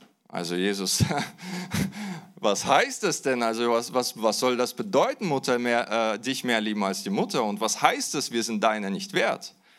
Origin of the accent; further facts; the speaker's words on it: Kazakhstan; now in Germany; Ich komme ursprünglich aus Kasachstan. Wir sind 2000 in Deutschland eingewandert und bin so de facto 24 Jahre hier in Deutschland.